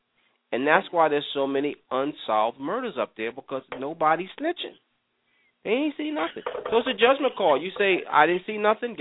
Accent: New York, United States; Growing up in New York, nobody saw anything.

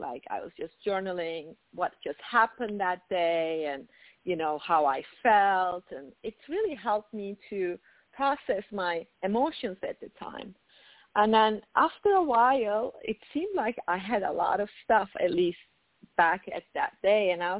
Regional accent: Turkey; moved away; partly about growing up in Turkey, coming here

